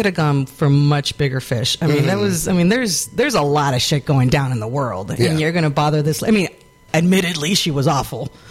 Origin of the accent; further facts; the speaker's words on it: Arizona, United States; I'm from Arizona, and I have no idea what that is.